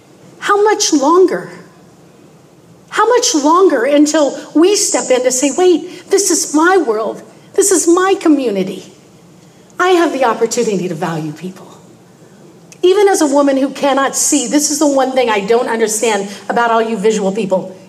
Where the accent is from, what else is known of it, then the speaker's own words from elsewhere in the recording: Midwest, United States; now in Dallas, United States; I'm from Dallas, Texas, and I don't know if you know much about Texas, but we speak a little bit different than y'all. In fact, when I moved to Dallas in 2000, I was a little bit in shock because I was raised in the Midwest